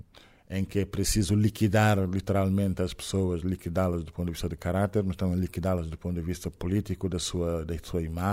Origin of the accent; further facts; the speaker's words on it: Senegal; accent: Senegalese, Frenchified; O meu sotaque senegalês, afrancesado.